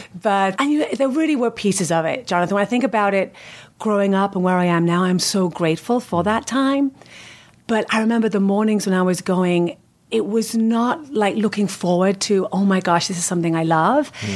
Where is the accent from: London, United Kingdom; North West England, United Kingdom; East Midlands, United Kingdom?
North West England, United Kingdom; moved away as an adult; now in United States; the US on a cruise ship when I was 20. Mm. And that's what brought me to the US.